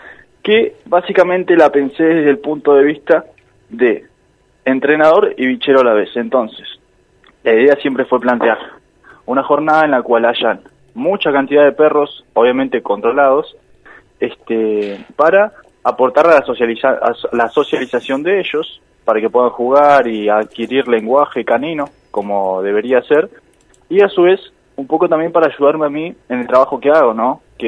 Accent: Esquel, Chubut, Argentina; Que acá en Esquel, viste, yo soy nativo de acá, nacido y criado

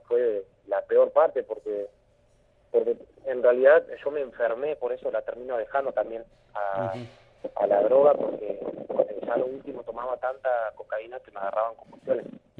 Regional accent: 28 de Noviembre, Santa Cruz, Argentina; also born or lived in Río Turbio; yo soy de Río Turbio. Bueno, mi vida la viví casi toda aparte viví ahí en 28 de noviembre, ahí en Santa Cruz. Y, bueno, y estuve unos años viviendo en Río Turbio también, pero fui nacido ahí en Río Turbio.

